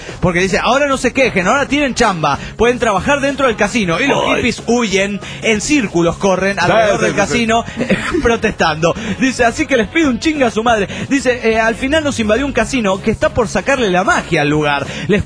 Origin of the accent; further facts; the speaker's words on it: Tepic, Nayarit, Mexico; de Tepic, Nayarit, México.